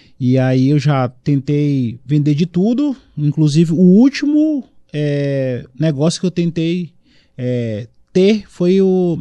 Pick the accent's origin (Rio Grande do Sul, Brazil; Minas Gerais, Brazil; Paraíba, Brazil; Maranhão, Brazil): Maranhão, Brazil; São Luís; Sou raiz, São Luís